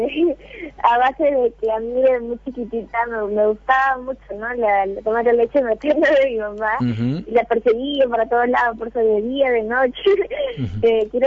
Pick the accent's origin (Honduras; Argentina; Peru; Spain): Peru; Lima